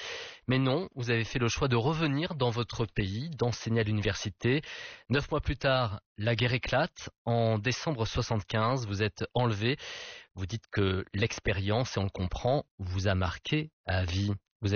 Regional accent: Morocco; Cela se passe chez nous, au Maroc

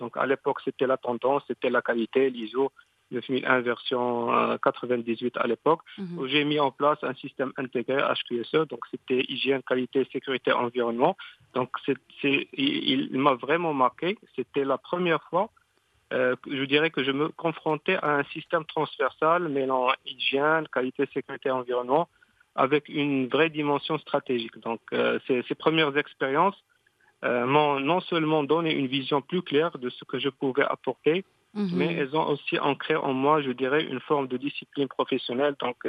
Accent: Morocco; Donc moi, je suis un pur produit marocain.

